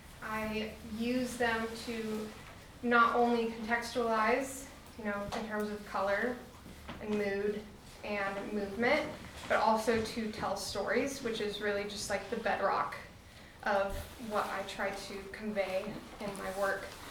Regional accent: Anchorage, Alaska, United States; So I was born and raised here in Alaska from Anchorage originally, where I graduated with a BFA in 2018 from UAA.

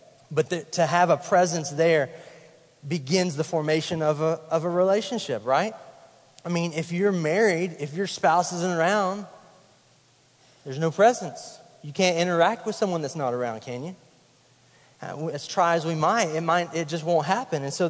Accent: Kentucky, United States; now in Florida, United States; I'm up from Kentucky, and I know cold weather, and I miss that sometimes until I get back there

